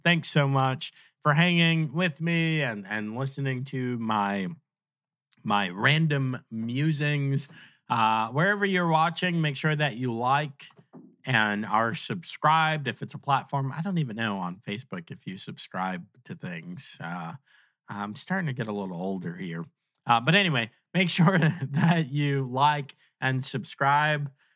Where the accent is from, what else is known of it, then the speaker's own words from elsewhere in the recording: New York, United States; So I'm from New York.